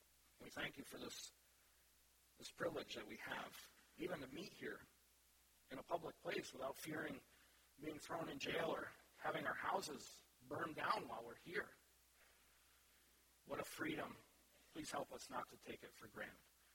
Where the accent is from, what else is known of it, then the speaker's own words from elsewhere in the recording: Kansas City, Missouri, United States; born there; I was born in Kansas City.